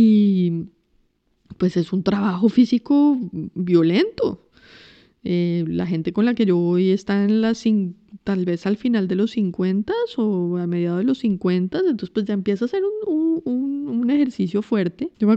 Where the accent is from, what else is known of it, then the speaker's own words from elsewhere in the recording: Colombia; si tú eres colombiana y yo soy francés